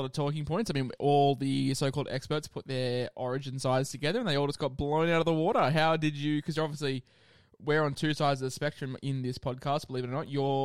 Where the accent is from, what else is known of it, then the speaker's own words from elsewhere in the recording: Queensland, Australia; As a Queenslander, I think you tweeted out that the forward pack for us just absolutely terrifies you as well.